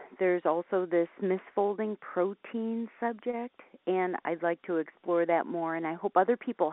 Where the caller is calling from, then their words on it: Olympia, Washington, United States; I'm calling from Olympia, Washington.